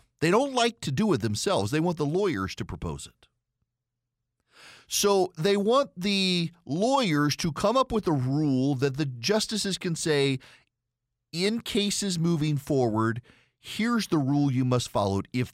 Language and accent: English; Dubai, United Arab Emirates; so I grew up in Dubai. correct, so there's a story there anyway. But I lived over there in the 80s